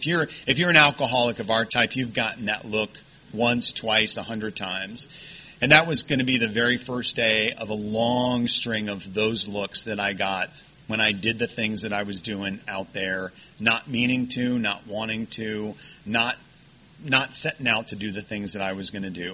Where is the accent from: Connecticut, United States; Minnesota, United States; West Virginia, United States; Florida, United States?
Florida, United States; Orlando; I grew up in Orlando, Florida, and my father was in the military, so there was booze in the house all the time, completely opposite from your family.